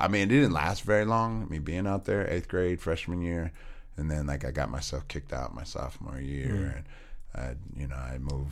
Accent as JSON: {"language": "English", "region": "California", "country": "United States", "said": "And they knew, I mean, it's like they knew I was from California almost before I got there, I guess."}